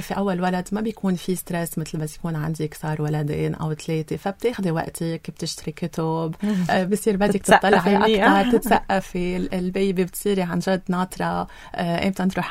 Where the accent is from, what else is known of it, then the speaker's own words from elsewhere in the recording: Beirut, Beirut Governorate, Lebanon; أوكي، أول شيء أنا ربيت ببيروت، ربيت مع خيي.